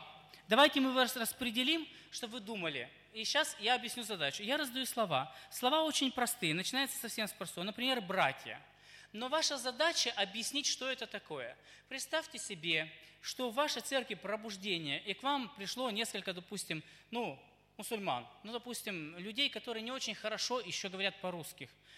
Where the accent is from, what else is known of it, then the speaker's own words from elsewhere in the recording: Urals, Russia; Просто мы с Урала, мы знаем, что такое баня. Мороз там, весь там, и в баню это все.